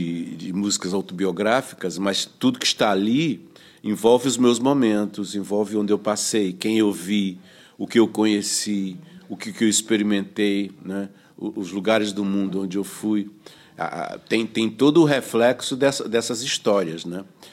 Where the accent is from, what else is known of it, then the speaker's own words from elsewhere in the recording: Maceió, Alagoas, Brazil; Bom, eu iniciei essa turnê em Maceió, na minha terra, né?